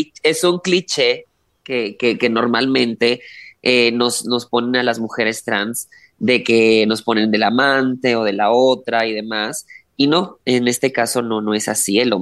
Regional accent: Chihuahua, Mexico; No, yo también soy chihuahuense

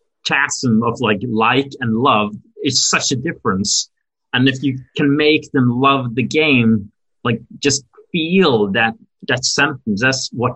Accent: Norway; English is a second language; moved away as an adult; now in New York, United States; I have to admit, I'm actually, you know, born and raised in Norway and Europe, and we are not the best at selling. So it's kind of weird that this company comes and originates from Norway.

